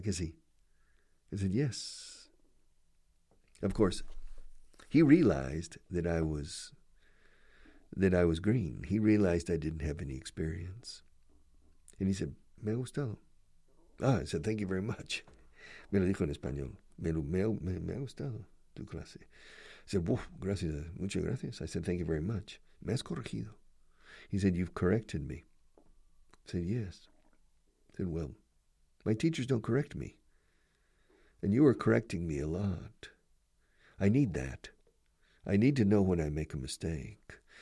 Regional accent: Texas, United States; Good, where are you from? I said, I'm from Texas.

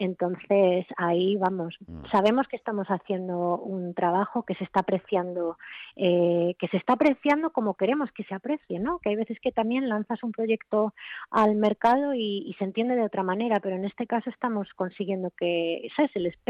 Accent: Zaragoza, Aragon, Spain; es que yo soy de Zaragoza y soy muy cabezona

